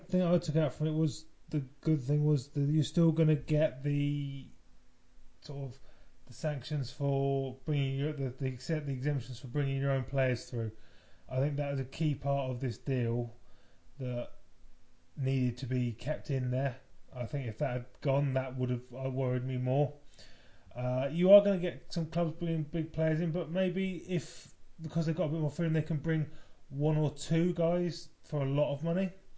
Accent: England, United Kingdom; a Welshman refereeing means Wales aren't in there, and that's always a bonus for, as an Englishman.

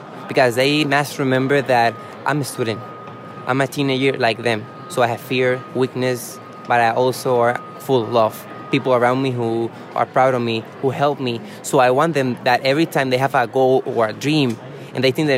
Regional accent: Hatillo, Puerto Rico; Well, I come from a background of agriculture. I raised pigs with my dad in Puerto Rico, Atillo, my hometown.

